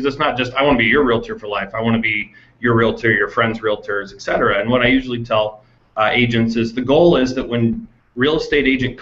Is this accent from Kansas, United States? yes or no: yes; Olathe, Kansas, United States; I grew up in Olathe, Kansas.